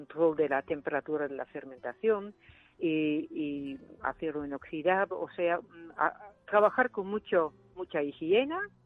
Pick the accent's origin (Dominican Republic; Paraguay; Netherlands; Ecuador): Netherlands; now in Spain; Soy de origen holandesa, pero sí. Bueno, llevo 25 años viviendo aquí en el campo de Zayalonga, y entonces digo que soy ya holandaluza.